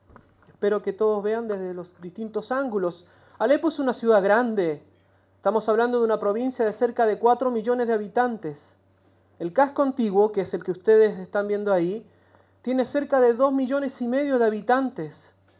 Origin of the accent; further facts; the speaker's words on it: Chile; now in Aleppo, Syria; Soy entonces … soy de Chile, de una congregación argentina. Llevo casi 10 años en el Medio Oriente